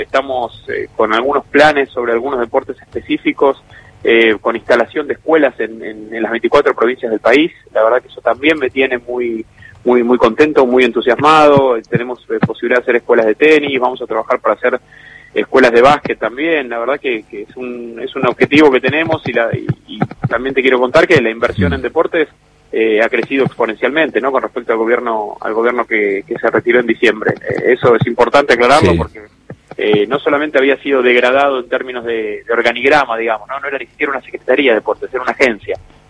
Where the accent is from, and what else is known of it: Argentina